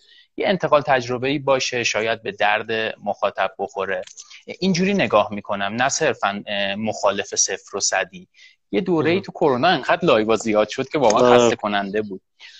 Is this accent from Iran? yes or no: yes; Tehran, Tehran Province, Iran; born there; من متولد تهرانم، اصلیتم حالا پدر اصفهانی بودند و 1367 به دنیا آمدم، اسفند 67.